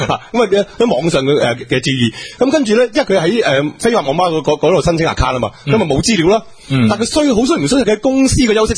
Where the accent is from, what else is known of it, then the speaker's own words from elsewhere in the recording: Foshan, Guangdong, China; 所以我佛山人，我唔好食啦。